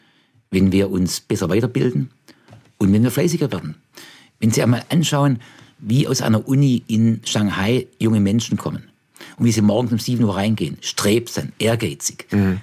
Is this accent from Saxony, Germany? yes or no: no; Baden-Württemberg, Germany; accent: Swabian; ich spreche nicht Hochdeutsch, ich spreche vielleicht Hochschwäbisch. und ich finde Dialekte auch wertvoll.